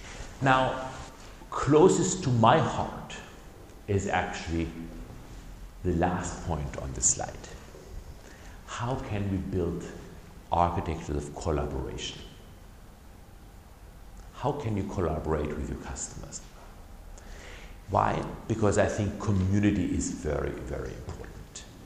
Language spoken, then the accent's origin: English; Germany; For instance, Germany, my home country, it is some people in Mannheim who decide on how to write things, how the commas should be set.